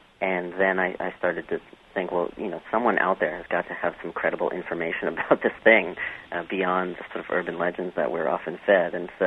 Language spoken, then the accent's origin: English; United States; just because I'm an American and am trained for left side of the road driving